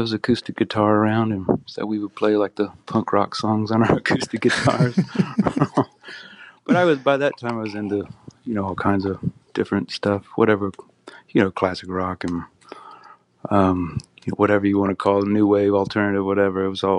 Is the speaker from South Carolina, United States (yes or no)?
yes; South Carolina, United States; I mean, I was growing up in South Carolina, very pretty far from Southern California.